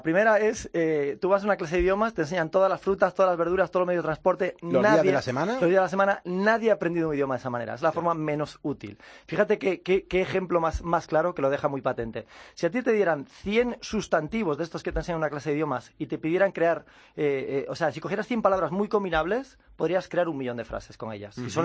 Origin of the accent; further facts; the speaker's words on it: Galicia, Spain; como buen loco gallego, porque soy gallego